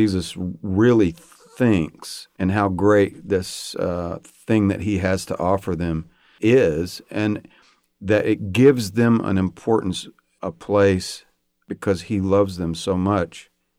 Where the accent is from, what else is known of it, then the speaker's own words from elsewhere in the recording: Texas, United States; because I came from Texas originally.